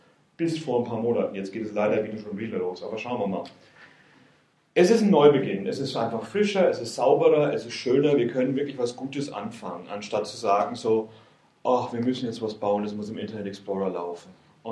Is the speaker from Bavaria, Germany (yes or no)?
yes; Bavaria, Germany; accent: Franconian; now in England, United Kingdom; ich arbeite bei Mozilla und ich spreche Fränkisch, also eine Mischung aus dem wunderschönen Fränkisch und Englisch, weil ich seit 11 Jahren in England lebe